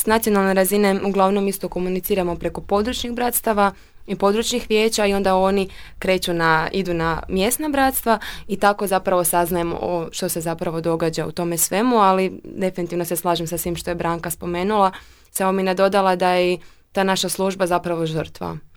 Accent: Zagreb, City of Zagreb, Croatia; Iz Zagreba sam, tu znači, sam rođena i živim.

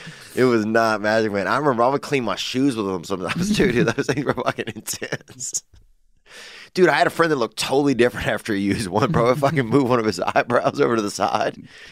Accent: New Orleans, Louisiana, United States; I grew up around New Orleans, and they got a St. Charles over there.

